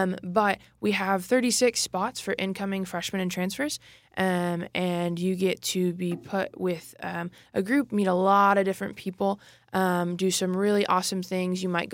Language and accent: English; St. Augustine, Florida, United States; I'm originally from Florida, from St. Augustine, Florida.